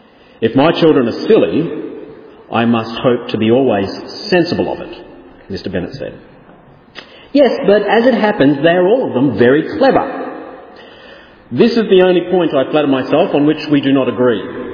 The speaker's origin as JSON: {"language": "English", "country": "Australia", "said": "So I'm an Australian. Australian men like to be men, okay?"}